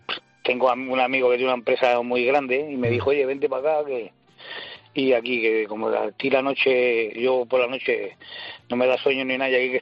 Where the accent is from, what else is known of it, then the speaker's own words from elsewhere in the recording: San Pedro, Castilla-La Mancha, Spain; No, yo soy de San Pedro, trabajo ¿sí? en una empresa de Balazote